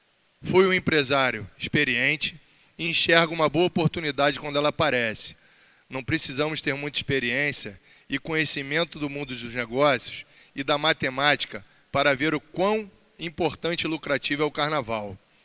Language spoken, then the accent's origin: Portuguese; Rio de Janeiro, Brazil; Sou nascido e criado em Vila Isabel, um dos berços do samba carioca.